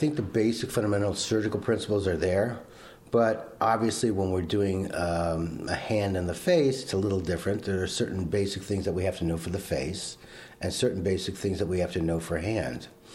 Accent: Miami Beach, Florida, United States; moved away as an adult; now in Des Moines, United States; Miami Beach, Florida. And I've been here about 35 years now in Des Moines, Iowa.

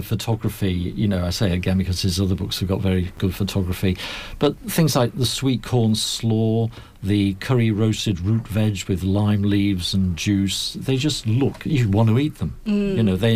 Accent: United Kingdom; But being British, I still boil.

